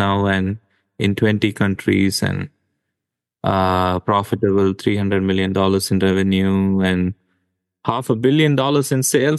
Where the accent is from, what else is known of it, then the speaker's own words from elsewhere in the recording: Chennai, Tamil Nadu, India; So I grew up in South India, in a town called Chennai